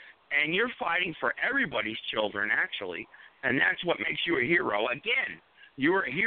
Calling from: North Carolina, United States; I told him, I'm calling from North Carolina.

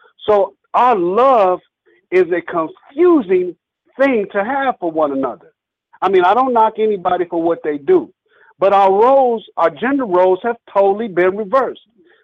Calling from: Muskogee, Oklahoma, United States; I'm calling from Muskogee, Oklahoma.

